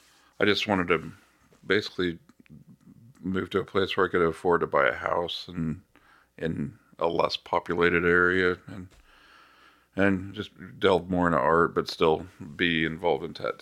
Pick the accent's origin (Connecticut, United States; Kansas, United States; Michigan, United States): Kansas, United States; also born or lived in Denver / Texas / Arizona; I was born in Denver and I grew up in Kansas.